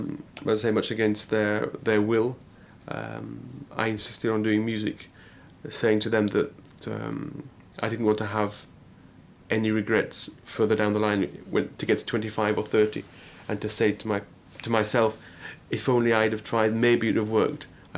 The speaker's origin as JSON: {"language": "English", "region": "England", "country": "United Kingdom", "tie": "born or raised there", "said": "about 11 or 12, I started going to symphonic concerts in my hometown"}